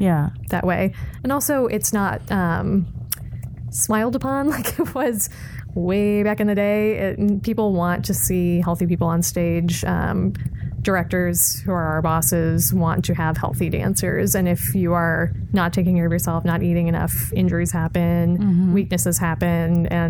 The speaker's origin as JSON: {"language": "English", "town": "Tucson", "region": "Arizona", "country": "United States", "tie": "born or raised there", "said": "I had a great school that I was training at in my hometown, which is not common for everybody. It's not. I'm from Tucson, Arizona"}